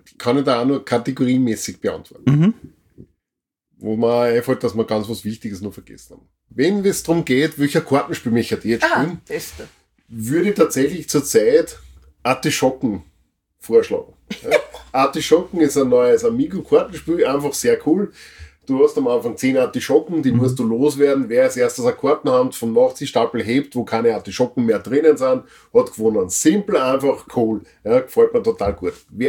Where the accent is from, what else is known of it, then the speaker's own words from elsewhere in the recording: Austria; als Österreicher